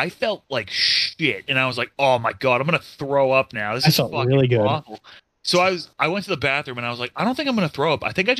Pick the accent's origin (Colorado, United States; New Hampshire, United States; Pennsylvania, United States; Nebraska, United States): New Hampshire, United States; We were like, oh, we're from New Hampshire, and he was like, yeah, what's New Hampshire known for?